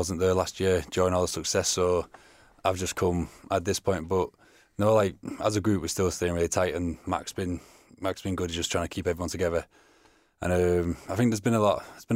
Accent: Ireland; I'm Irish, mate.

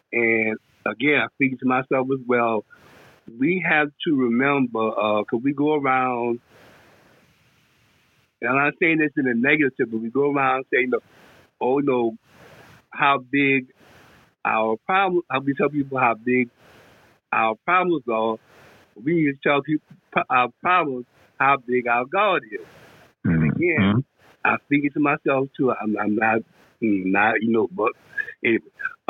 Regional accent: New Orleans, Louisiana, United States; I'm from New Orleans, for people who don't know.

